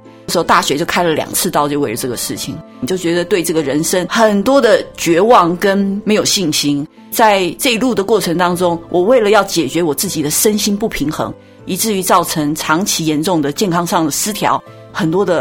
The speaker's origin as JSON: {"language": "Chinese", "region": "Taipei", "country": "Taiwan", "tie": "born or raised there", "said": "我从小在台湾台北出生，在那里长大，父母都是做生意的，"}